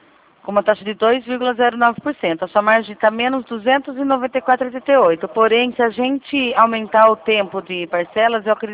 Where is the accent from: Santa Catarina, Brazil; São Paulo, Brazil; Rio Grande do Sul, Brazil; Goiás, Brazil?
São Paulo, Brazil; Rio Claro; Eu sou aqui de Rio Claro.